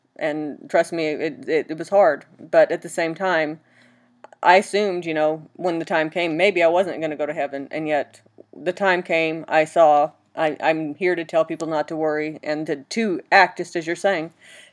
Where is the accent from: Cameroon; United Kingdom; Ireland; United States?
United States; Oklahoma; also born or lived in Petaluma / Arkansas / Missouri; Well, I was from Oklahoma. Well, I was born up by Petaluma, where you're at, but I spent time in Oklahoma, Arkansas, Missouri, those areas.